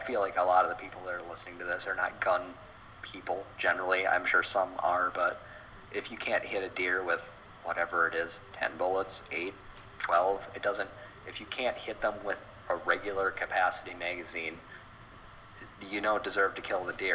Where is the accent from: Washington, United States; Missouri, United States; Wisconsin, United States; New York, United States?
Wisconsin, United States; I mean, God, we're all from Wisconsin. We all know people that love hunting